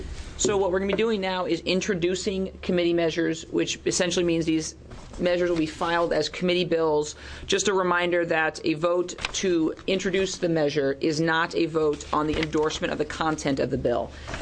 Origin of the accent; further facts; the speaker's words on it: Oregon, United States; And I come from the Columbia River Gorge, which is indisputably the most beautiful place in the state.